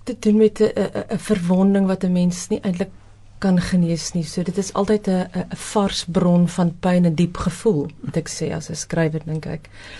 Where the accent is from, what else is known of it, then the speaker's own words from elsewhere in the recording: Free State, South Africa; waar ek groot geword het op die Vrystaatse platteland in die Noordweste, was dit altyd mooi weer en warm.